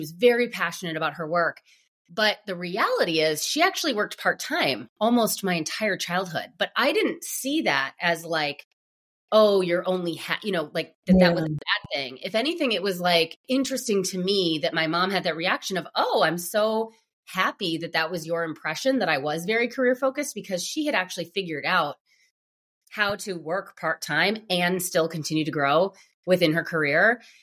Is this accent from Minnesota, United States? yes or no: yes; Minnesota, United States; the boringness of growing up in Minnesota was something that became suddenly very appealing to me once I had a child of my own and my parents are here. And so we moved back